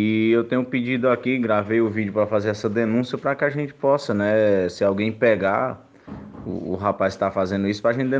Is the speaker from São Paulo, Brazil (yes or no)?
no; Juazeiro do Norte, Ceará, Brazil; sou aqui do Sítio Carar do Mari, né, que é o município de Juazeiro do Norte.